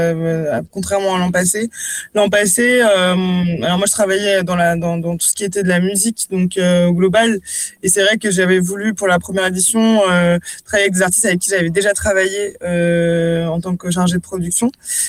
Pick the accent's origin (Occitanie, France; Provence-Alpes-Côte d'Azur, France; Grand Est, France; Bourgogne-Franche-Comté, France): Grand Est, France; Strasbourg; vu que je suis strasbourgeoise d'origine